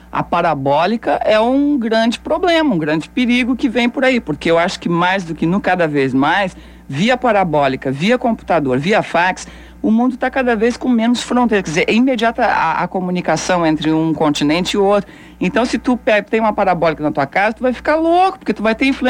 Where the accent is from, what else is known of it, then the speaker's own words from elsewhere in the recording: Bahia, Brazil; eu sou baiana.